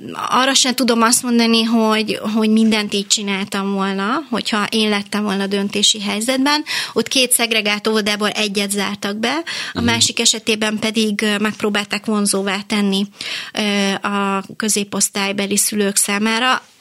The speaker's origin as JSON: {"language": "Hungarian", "region": "Budapest", "country": "Hungary", "tie": "born or raised there", "said": "én józsefvárosi kötődésű vagyok, én is ott nőttem föl"}